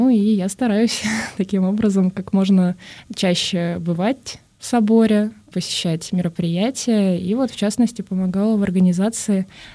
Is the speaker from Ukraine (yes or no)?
no; Kyrgyzstan; born there; Ну, я родилась в Киргизии. Моя мама там тоже родилась.